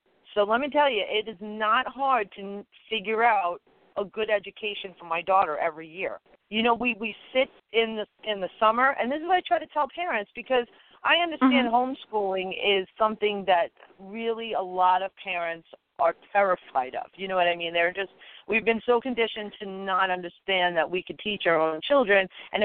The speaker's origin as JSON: {"language": "English", "town": "Long Island", "region": "New York", "country": "United States", "lives_now": "Central New York, United States", "said": "I'm from Long Island, and then I moved to Central New York, where it's much smaller."}